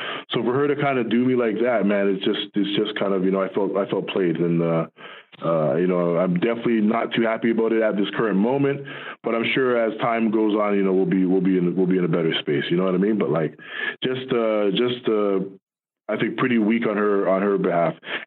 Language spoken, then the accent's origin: English; Toronto, Ontario, Canada; I'm from Toronto.